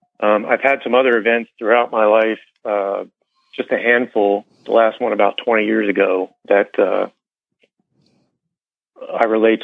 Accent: Pennsylvania, United States; I had a very dramatic UFO sighting when I was a little boy in growing up in the Pennsylvania countryside

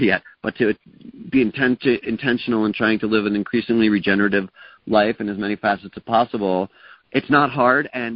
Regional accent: East Coast, United States; I grew up in the East Coast.

